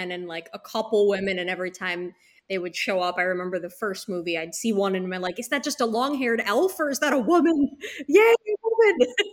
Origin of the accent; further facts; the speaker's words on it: India; Like I always say, I'm Indian and I can't finish a Bollywood movie.